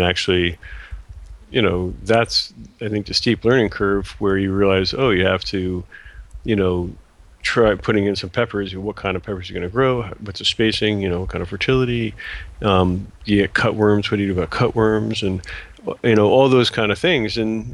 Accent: Long Island, New York, United States; Actually, I grew up in Long Island, about halfway out on the South Shore, which was very agricultural.

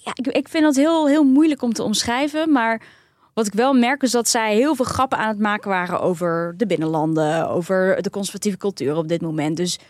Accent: Turkey; Ik ben ook Turks.

